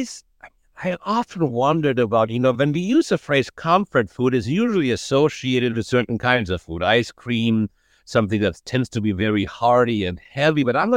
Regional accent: Germany; English is a second language; moved away; The taste is exactly the same as I remember it growing up in Germany. I haven't had these specific tastes in 40 years.

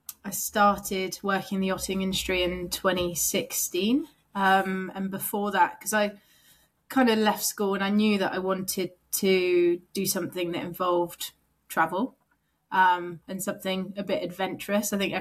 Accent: South West England, United Kingdom; I grew up in Devon. So we weren't far, but we were quite in the countryside.

